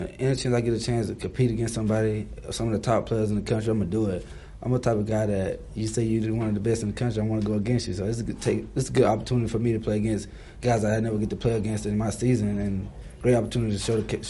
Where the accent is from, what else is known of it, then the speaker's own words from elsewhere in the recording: Leroy, United States; Because I'm from Leroy. It's probably 75 people in my graduation class, you know.